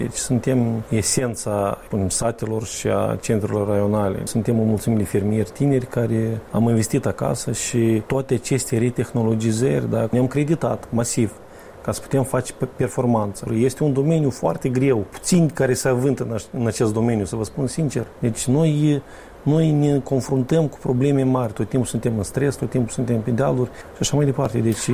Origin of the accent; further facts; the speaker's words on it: Moldova; also born or lived in United Kingdom; Am vrut să fac performanță, tehnologie în Republica Moldova, la noi acasă.